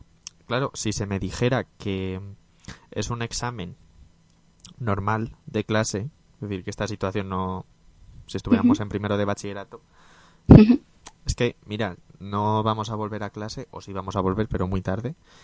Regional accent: Castilla-La Mancha, Spain; ambos somos de Castilla-La Mancha

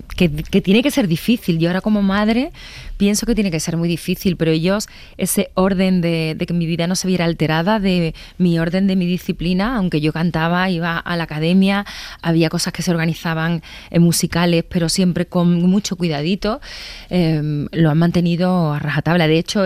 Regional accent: Coria, Extremadura, Spain; un concierto que yo hice hace como 3 años en mi pueblo, en Coria

